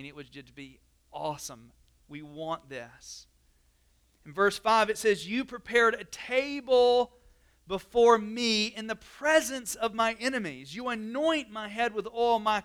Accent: North Carolina, United States; accent: southern; I am from North Carolina originally, and, like, words, southern words come out. I mean, there, I know I kind of have a southern accent anyway

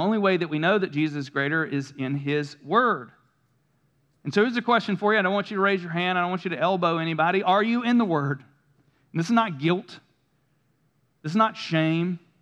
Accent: the South, United States; I spent the first 18 years of my life, I grew up here in the South, went to church and Sunday school and youth group

